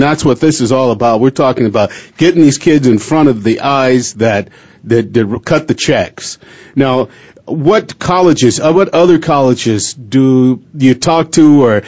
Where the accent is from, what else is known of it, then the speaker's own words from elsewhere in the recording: Bakersfield, California, United States; growing up in Bakersfield, USC is it, you know?